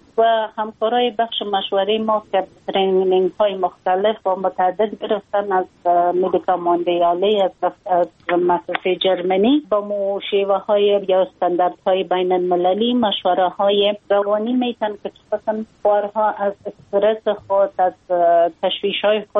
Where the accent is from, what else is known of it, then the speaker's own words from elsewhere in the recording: Afghanistan; ما یک خانم مسلمان هستم، از افغانستان هستم